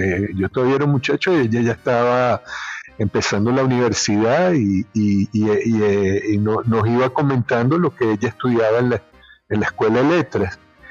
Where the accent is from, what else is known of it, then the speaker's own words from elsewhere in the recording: Trujillo, Venezuela; born there; Me acuerdo cuando fuimos al estado donde yo nací, al estado Trujillo